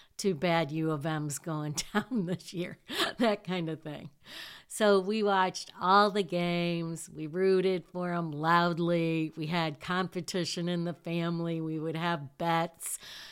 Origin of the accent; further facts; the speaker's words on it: Hillsdale, Michigan, United States; But when I was growing up in Hillsdale, our high school team actually won the football state championship for Conference B.